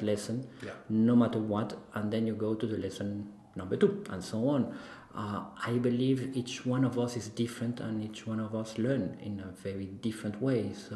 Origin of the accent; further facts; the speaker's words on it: Colombia; moved away as an adult; also born or lived in Paris; now in London, United Kingdom; I'm from Colombia, so I started there. Then I moved to Paris, and I was living there for 18 years.